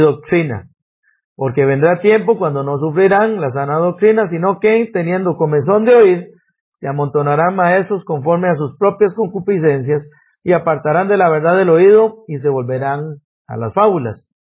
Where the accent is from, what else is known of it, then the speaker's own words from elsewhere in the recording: Costa Rica; Esta cifra sí se mantiene, en eso somos consistentes los ticos, ¿verdad?